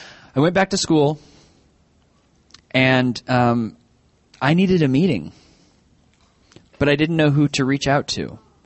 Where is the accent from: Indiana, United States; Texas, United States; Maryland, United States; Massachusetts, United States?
Maryland, United States; As was mentioned, I'm from Maryland.